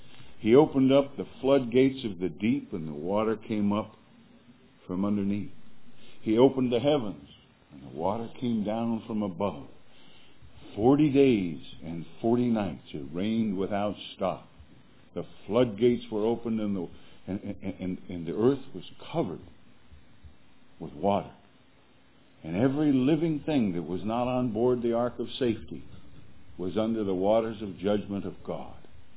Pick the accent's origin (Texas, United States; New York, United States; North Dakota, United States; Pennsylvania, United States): North Dakota, United States; Harvey; I come from North Dakota, Harvey Gospel Chapel.